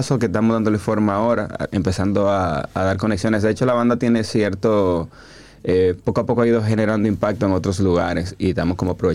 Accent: Dominican Republic; Algo que uno hace como dominicano es salir a camino.

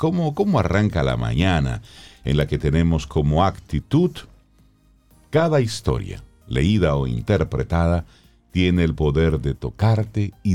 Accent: Salcedo, Hermanas Mirabal, Dominican Republic; Mi sangre cibaeña que corre por las venas.

